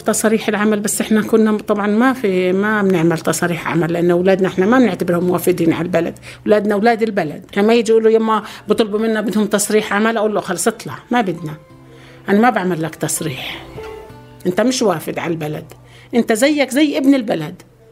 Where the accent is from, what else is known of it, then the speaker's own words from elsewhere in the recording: Jordan; قلت له انه قانون هذا اذا كان انا وياك اردنيين.